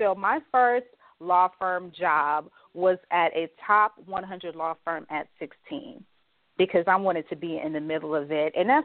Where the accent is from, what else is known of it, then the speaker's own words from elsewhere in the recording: New York City, New York, United States; I'm from New York City, but I went away to boarding school as a young teenager